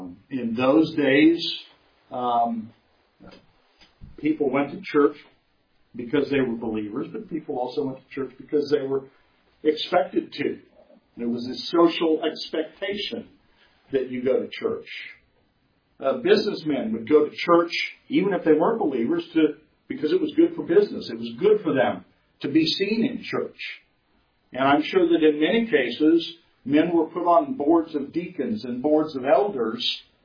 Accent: New Mexico, United States; When I was a boy growing up in New Mexico, and you have to sort of behind this is New Mexico is not part of the Bible Belt.

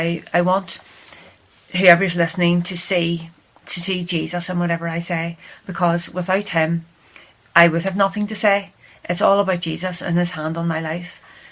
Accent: Belfast, Northern Ireland, United Kingdom; born there; I was born in Belfast … I went to live up the Knocka when I was about 7 years old.

